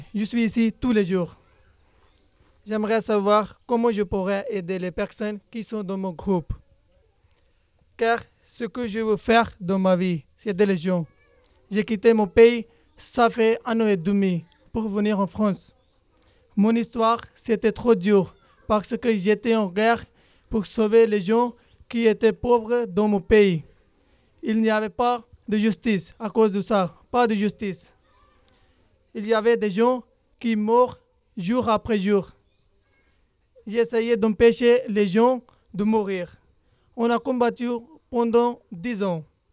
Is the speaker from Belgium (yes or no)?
no; Palestine; French is a second language; Je viens de Palestine. J'ai 31 ans.